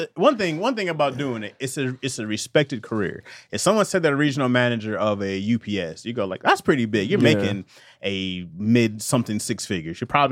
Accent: Michigan, United States; I was like, "Oh, well, you know, I'm from Michigan."

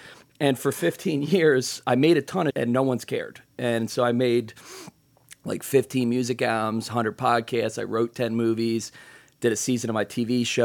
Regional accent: Philadelphia, Pennsylvania, United States; I'm a doofus from Philadelphia.

